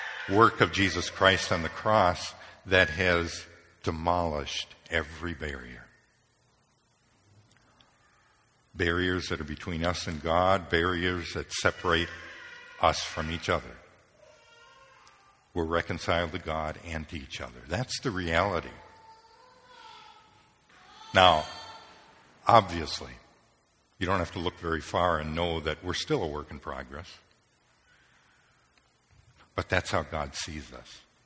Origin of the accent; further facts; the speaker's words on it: Japan; As I said, I grew up in Japan